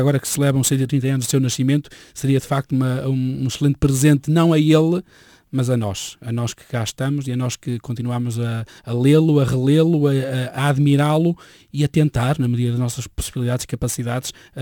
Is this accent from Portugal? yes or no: yes; Porto, Portugal; é um favor que fazemos à nossa memória e à nossa identidade enquanto portugueses, enquanto portuenses